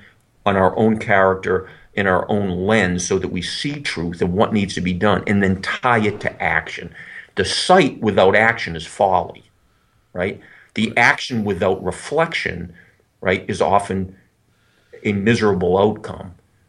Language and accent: English; Boston, Massachusetts, United States; I'll just pick my hometown, Boston, right?